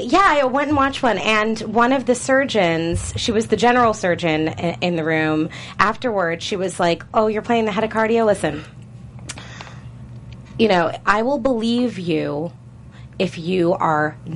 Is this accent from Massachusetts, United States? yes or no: no; Milwaukee, Wisconsin, United States; now in New York, United States; Well, I grew up in Wisconsin, but I moved here.